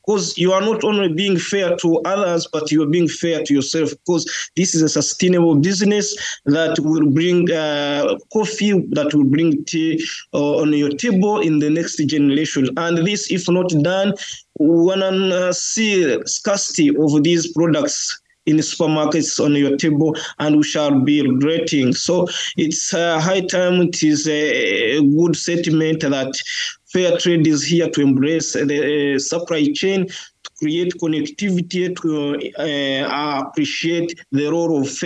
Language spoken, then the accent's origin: English; Uganda; English is a second language; now in Ireland; Yeah, I'm from Uganda. We do tea, we grow tea. I'm a producer from Sub-Saharan Africa, where we grow tea.